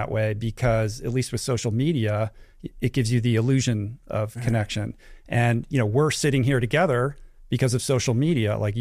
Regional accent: Washington, District of Columbia, United States; moved away as an adult; now in California, United States; I arrive in California for college. I grew up in Washington, D.C., so traveled 3,000 miles away to go to school

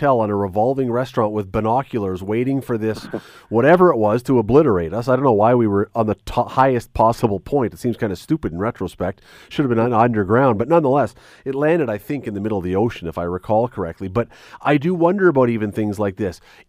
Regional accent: Toronto, Ontario, Canada; And as I've said a few times, I grew up in Toronto, as a young kid.

